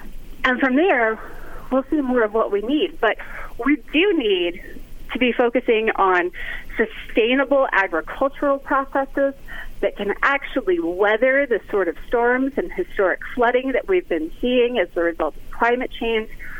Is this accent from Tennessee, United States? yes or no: no; Leroy, Illinois, United States; I grew up in Leroy, Illinois. I come from farmers. I am a rural, working-class person.